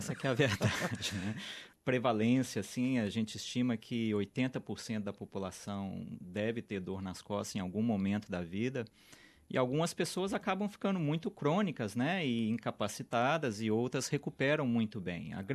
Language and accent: Portuguese; Belo Horizonte, Minas Gerais, Brazil; now in Sydney, Australia; nós somos de Belo Horizonte, estudamos na UFMG